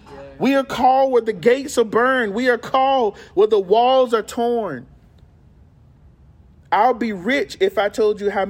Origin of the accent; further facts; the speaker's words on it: Florida, United States; Well, I'm from Florida.